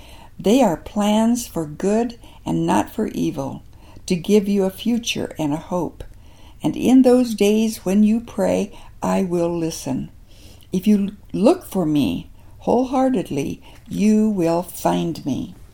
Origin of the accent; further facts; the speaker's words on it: South Dakota, United States; born there; Since I was born in South Dakota, some years ago a friend sent me a picture of a 100-year-old South Dakota grain elevator.